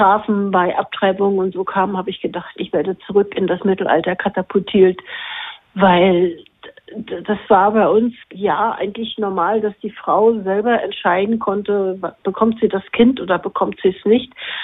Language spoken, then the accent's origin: German; East Germany, Germany; Ich komme aus dem Osten. Ich habe die DDR 31 Jahre lang erleben dürfen.